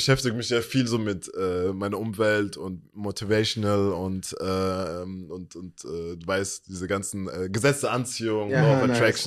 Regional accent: Germany; Und das sind auch so Traits, so die ich als Deutscher einfach habe, so, weißt du.

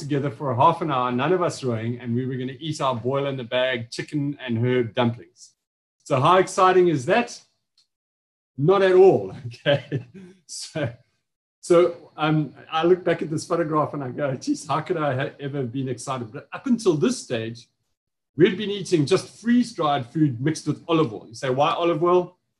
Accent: East London, Eastern Cape, South Africa; And obviously, I'm from the Eastern Cape. I don't know if you know that. I live 23 kilometers north of East London. And mostly when I tell people I'm from East London

